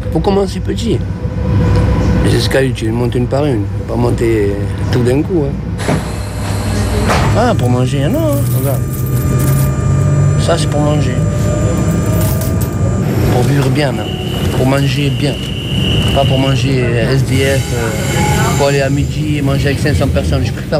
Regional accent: Marseille, Provence-Alpes-Côte d'Azur, France

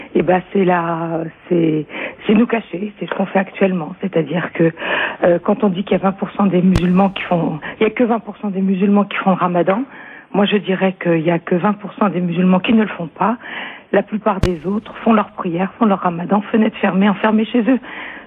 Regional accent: Tunisia; Je suis tunisienne

